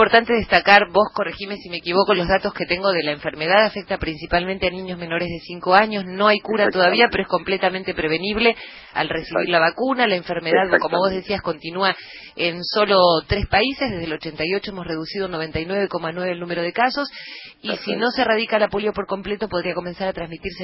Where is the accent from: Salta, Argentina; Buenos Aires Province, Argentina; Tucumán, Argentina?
Buenos Aires Province, Argentina; San Antonio de Areco; cuando era chica, allí en mi pueblo, en San Antonio de Areco